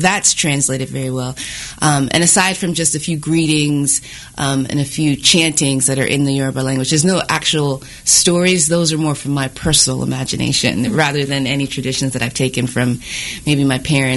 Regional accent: United States; born there; I'm actually Nigerian. I was born here in the U.S., but Nigerian culture plays a huge impact on my life.

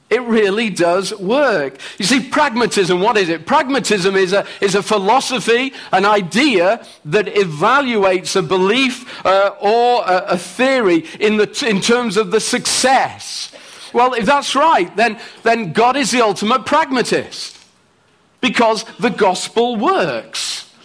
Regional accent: England, United Kingdom; Because I'm from England and we don't get much sun

